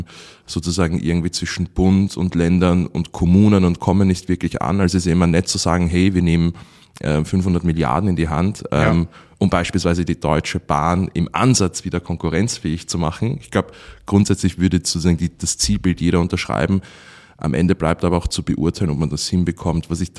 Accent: Austria; born there; vielleicht darf ich als gebürtiger Österreicher jetzt noch einen Wunsch machen

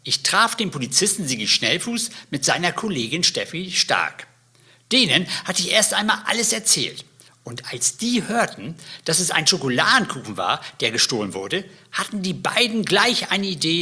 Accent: Hohenstein, Saxony, Germany; born there; now in Hamburg, Germany; Geboren wurde ich in Hohenstein.

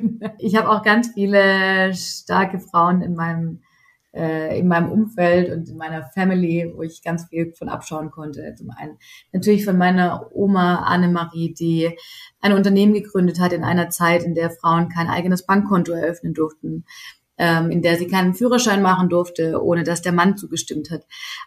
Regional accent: Baden-Württemberg, Germany; Ich bin hier im Schwarzwald aufgewachsen, wo unser Unternehmen auch ist.

